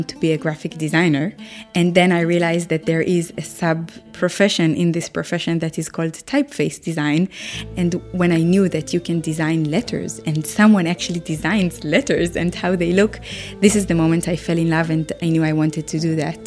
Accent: Haifa, Haifa District, Israel; We're in Haifa, my hometown, and we're sitting in a nice room

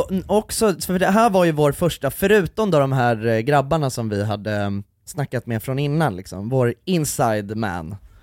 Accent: Nacka, Stockholm County, Sweden; Ja, men jag, när vi är uppvuxna i Nacka och hängde ju ganska mycket med

